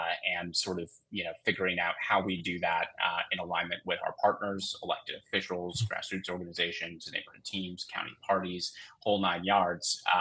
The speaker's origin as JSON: {"language": "English", "town": "Two Rivers", "region": "Wisconsin", "country": "United States", "tie": "born or raised there", "said": "So I'm a lifelong Wisconsinite. I was born and raised in Two Rivers"}